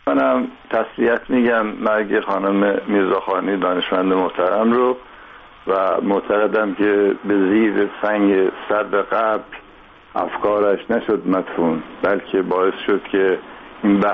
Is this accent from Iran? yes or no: yes; Iran; moved away as an adult; now in United Kingdom; توسط بچهای بلوچ از ایران خارج شدم، اومدم انگلیس